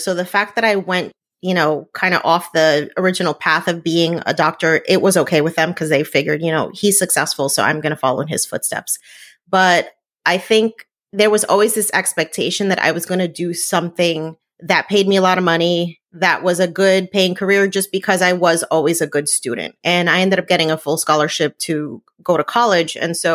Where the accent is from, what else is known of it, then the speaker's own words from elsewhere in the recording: New Jersey, United States; Yeah, so I am Puerto Rican. I grew up in New Jersey. My parents came over from the island in the 1980s.